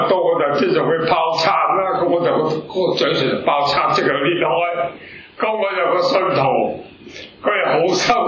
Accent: Wan Chai, Hong Kong; born there; 因為本身我係香港出世嘅，我喺灣仔揸啡度出世嘅，喺六國飯店背後出世嘅。

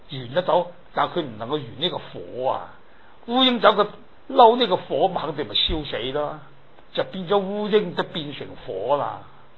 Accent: Hong Kong

